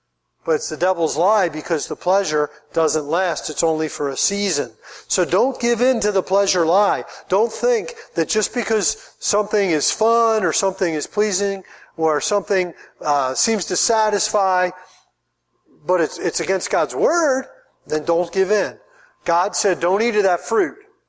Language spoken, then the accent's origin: English; United States; You know, I grew up in America.